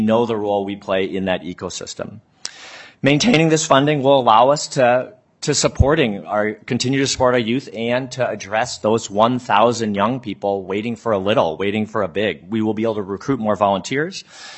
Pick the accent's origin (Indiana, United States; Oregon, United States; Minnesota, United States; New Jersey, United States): Minnesota, United States; Upsala; when I was a senior in high school in central Minnesota, my hometown of Upsala